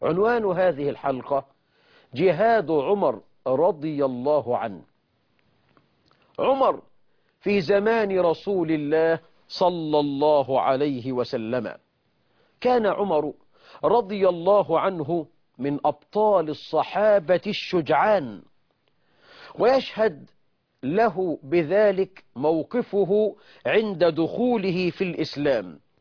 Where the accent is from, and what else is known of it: Egypt